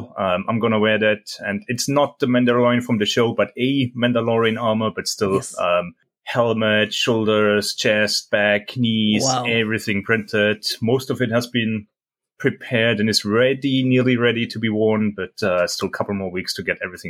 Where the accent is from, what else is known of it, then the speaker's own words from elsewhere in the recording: Germany; now in Singapore; I'm originally from Germany